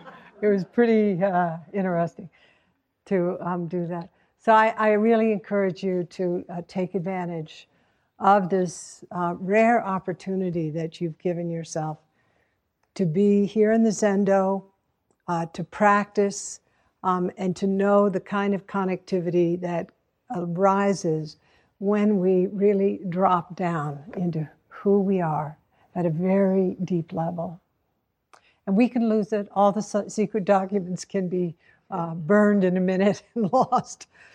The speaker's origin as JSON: {"language": "English", "town": "Hanover", "region": "New Hampshire", "country": "United States", "tie": "born there", "said": "So I was born in 1942 in Mary Hitchcock Hospital in Hanover, New Hampshire."}